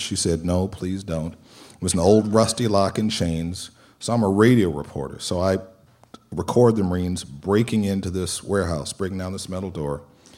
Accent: Detroit, Michigan, United States; I grew up in Detroit, and that really surprised me that I saw something like this.

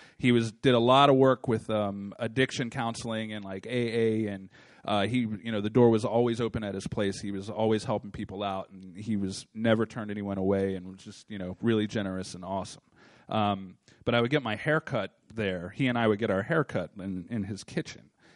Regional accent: Baltimore, Maryland, United States; So I'm a Baltimore native, born and bred in Charles Village. I'm the only child of an interracial marriage. My mother's African American, and my father was

